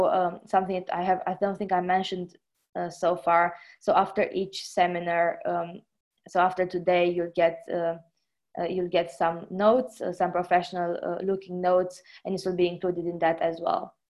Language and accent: English; Romania; first language Romanian; English is a second language; I read a lot of journals in Romanian, for example, my first language.